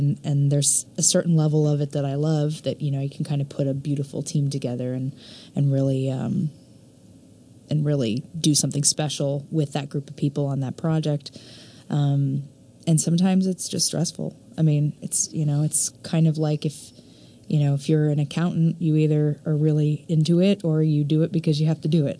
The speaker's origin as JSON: {"language": "English", "region": "Texas", "country": "United States", "said": "So, I'm from Texas originally, and I went to school for pre-med."}